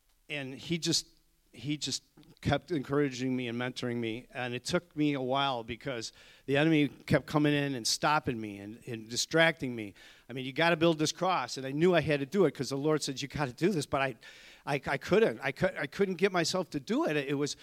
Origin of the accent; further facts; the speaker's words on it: Michigan, United States; I'm from Michigan, so I'm just from a little town outside of Detroit, and our governor shut the whole state down.